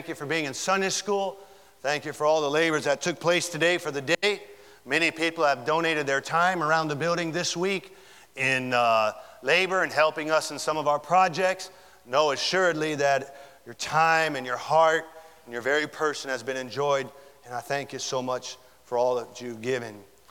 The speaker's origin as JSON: {"language": "English", "country": "United States", "said": "I love America. And I thank God that I'm an American."}